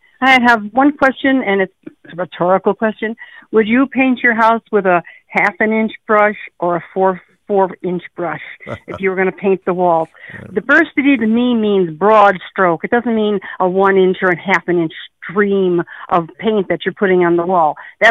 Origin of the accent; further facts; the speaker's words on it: Chicago, Illinois, United States; I grew up in Chicago. Yep. My hood was very diverse.